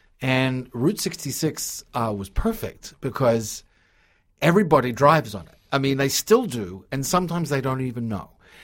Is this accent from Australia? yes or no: yes; Australia; now in United States; I mean, I grew up in Australia, but, I've been in America over 20 years.